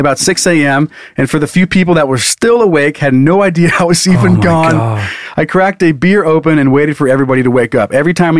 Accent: Midwest, United States; I'm from the Midwest, and we take float trips and camping trips very seriously.

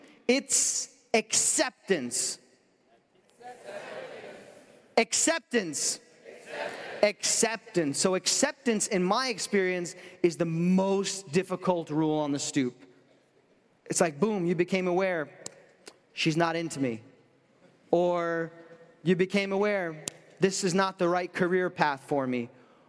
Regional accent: New York, United States; If you're anything like me, I'm from New York.

